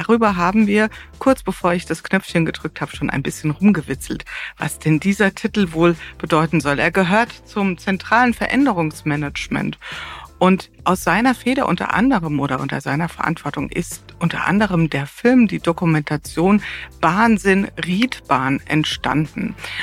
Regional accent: Wiesbaden, Hesse, Germany; weil Wiesbaden, da mein Heimatort, dort, wo ich lebe

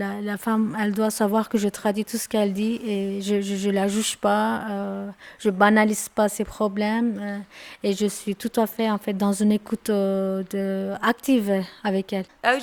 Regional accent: Turkey; French is a second language; moved away as an adult; now in Switzerland; Je suis arrivée en 2008 en Suisse, voilà, je suis kurde de Turquie.

